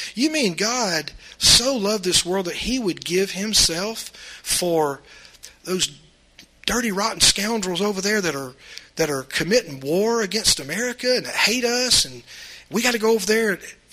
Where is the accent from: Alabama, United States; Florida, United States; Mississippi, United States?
Mississippi, United States; I come from South Mississippi and, you know, I've called myself redneck many years.